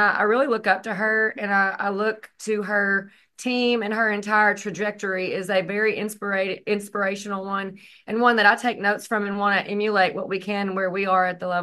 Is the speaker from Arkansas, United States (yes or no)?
yes; Arkansas, United States; it's inherent to who we are when we pull out a fiddle and they know we're from Arkansas.